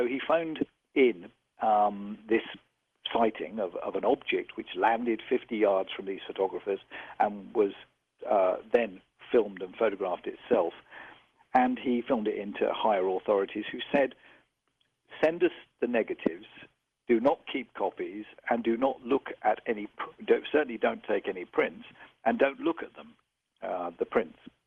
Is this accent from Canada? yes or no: no; United Kingdom; I know I'm a Brit